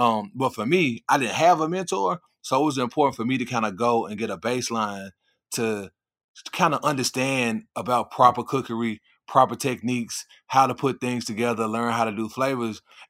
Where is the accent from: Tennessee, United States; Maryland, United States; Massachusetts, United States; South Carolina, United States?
Tennessee, United States; Memphis; now in Charlotte, United States; Born and raised in Memphis, Tennessee.